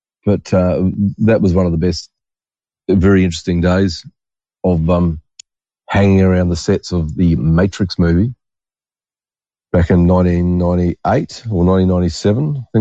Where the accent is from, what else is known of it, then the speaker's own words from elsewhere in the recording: New Zealand; growing up in New Zealand about earthquakes and volcanoes, which are prevalent in New Zealand